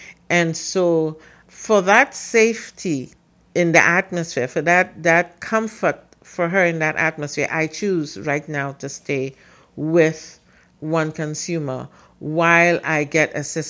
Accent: Trinidad & Tobago; now in Cambridge, United States; And so sometimes I would be with her when she goes to functions like the carnivals and so forth in Trinidad, or any major event in which the Red Cross was asked to be on site. And in my village, she was kno

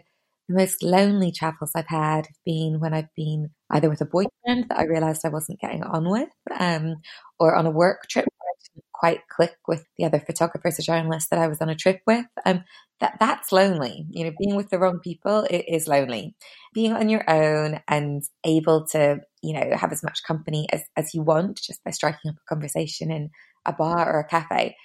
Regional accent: Belfast, Northern Ireland, United Kingdom; also born or lived in Singapore; growing up in Belfast and being pretty Irish through and through

